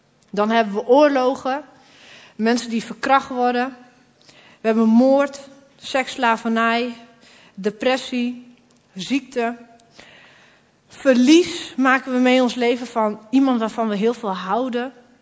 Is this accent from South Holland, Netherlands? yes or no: no; Groningen, Netherlands; Ik ben 28 jaar. Ik kom uit Groningen. Ik woon hier lekker in de stad.